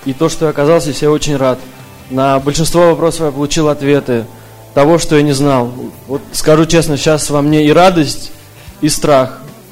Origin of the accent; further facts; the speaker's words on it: Virginia Beach, Virginia, United States; Я из Вирджинии Бич, со штата Вирджиния.